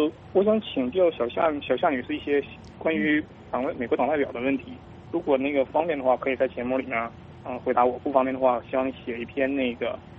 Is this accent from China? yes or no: yes; China; 我作为一个中国人